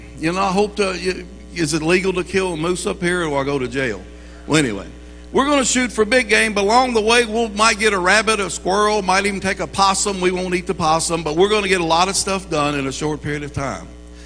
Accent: Kentucky, United States; Yeah, I'm from Kentucky, and that's the only state I've ever lived in my entire life, except 2 years of Bible school.

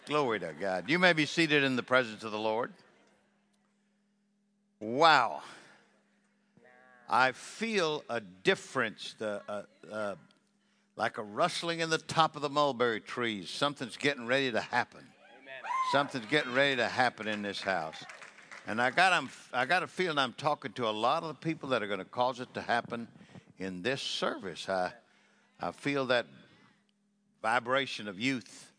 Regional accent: Fort Worth, Texas, United States; I'm from Fort Worth, Texas. We talk a little slower. And we really put the feel it in words.

